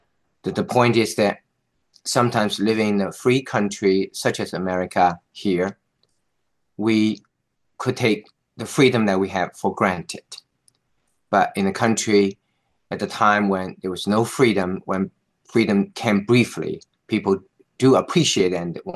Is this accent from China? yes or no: yes; China; I grew up in China during the time called Cultural Revolution.